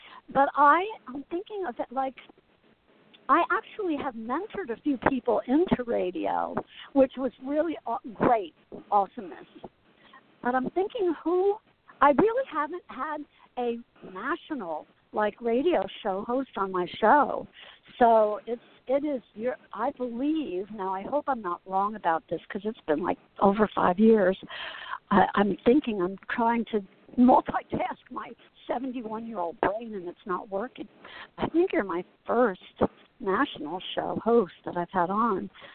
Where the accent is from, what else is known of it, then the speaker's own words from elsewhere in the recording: Asbury Park, New Jersey, United States; I grew up in Asbury Park, right on Fifth Avenue, not Sunset. But I remember skating on Sunset Lake.